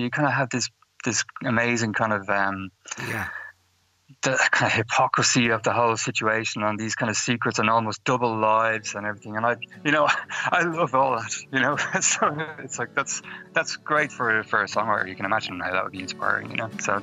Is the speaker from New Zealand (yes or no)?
no; Ireland; I was obviously living and growing up in Ireland